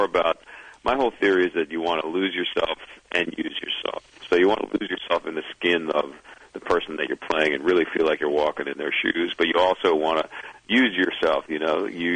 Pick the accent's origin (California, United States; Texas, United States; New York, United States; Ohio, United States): New York, United States; New York City; And I'm a New Yorker